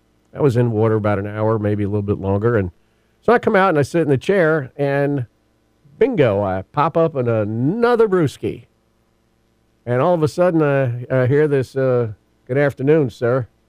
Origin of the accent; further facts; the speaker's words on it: Kentucky, United States; now in California, United States; When I came out from Kentucky, one of the things I missed about, the only thing that I didn't like about Kentucky is it didn't have an ocean